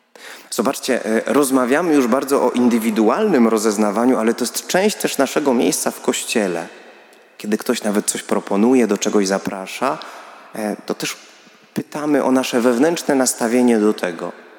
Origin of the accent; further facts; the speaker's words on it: Katowice, Silesian Voivodeship, Poland; Ja pochodzę z Katowic Ligoty